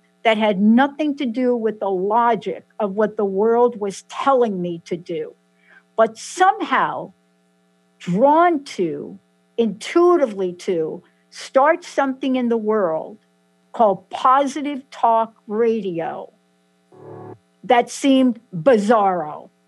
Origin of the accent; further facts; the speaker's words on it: New York, United States; I'm from New York, and I dialed the wrong phone number 15 years ago, but I didn't hang up.